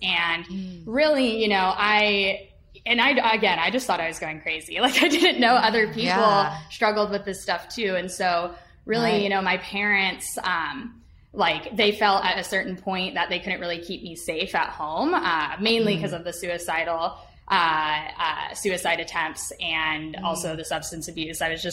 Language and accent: English; Utah, United States; moved away; so I grew up mainly in Utah. And so this is, I'm 27 now. So this is like over a decade ago at this point when I was living there.